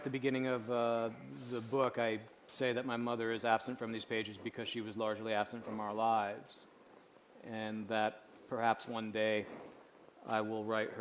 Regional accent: Manville, New Jersey, United States; growing up in a very masculine Italian-American Catholic household in New Jersey. My hometown's name is Manville.

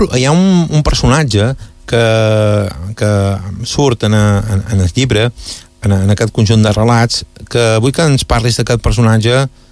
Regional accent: Ciutadella, Balearic Islands, Spain; Jo, que som de Ciutadella, i no hem pogut celebrar enguany les festes de Sant Joan com ho fem habitualment

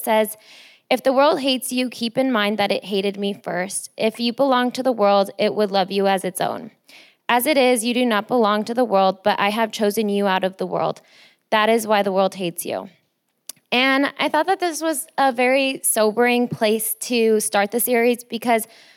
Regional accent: California, United States; And as I grew up in California, I experienced different types of churches along with different types of Christians.

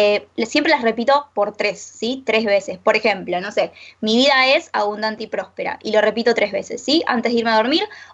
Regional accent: Banfield, Buenos Aires Province, Argentina; yo encima soy de Banfield también

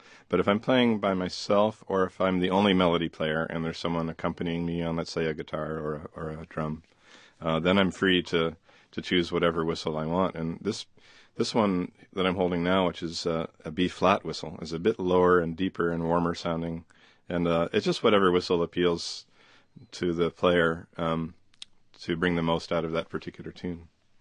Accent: Cincinnati, Ohio, United States; Well, I grew up in Cincinnati, Ohio, and there was a park called Mount Storm Park, maybe a half-mile walk from my house

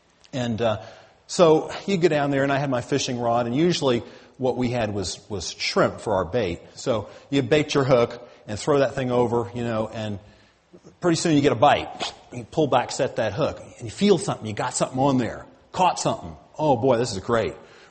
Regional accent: the South, United States; When I grew up in the South

